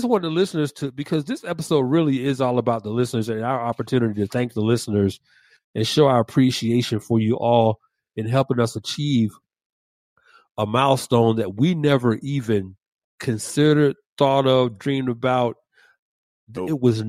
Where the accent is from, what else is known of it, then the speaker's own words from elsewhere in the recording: Atlanta, Georgia, United States; My hometown, ATL.